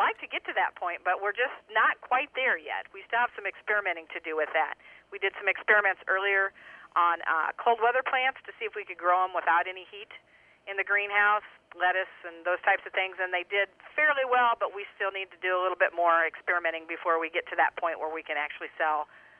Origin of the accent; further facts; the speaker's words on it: Riverton, United States; And, of course, my hometown is Riverton, go down in the southwest corner